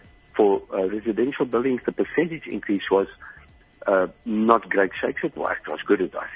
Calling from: Hermanus, Western Cape, South Africa; From Hermanus in the Western Cape.

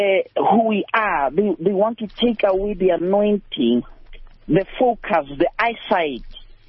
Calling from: North West, South Africa; Look, I'm calling from the Northwest Province.

